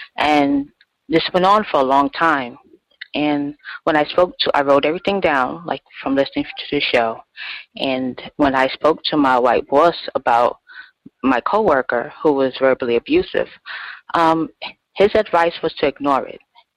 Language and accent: English; New York, United States; I'm from New York, and my workplace racism experience has left me sad, hopeless